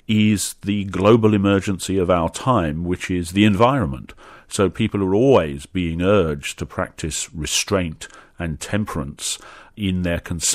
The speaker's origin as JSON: {"language": "English", "region": "England", "country": "United Kingdom", "said": "what I call football because I'm English, soccer"}